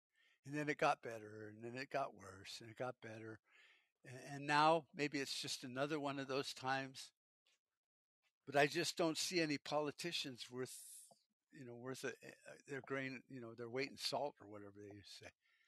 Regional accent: United States; Just as an American, you know, like, you know, we all get sick once in a while

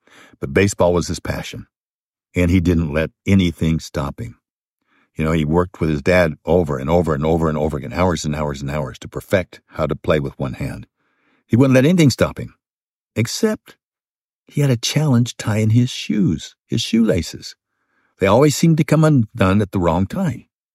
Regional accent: California, United States; I grew up in Southern California.

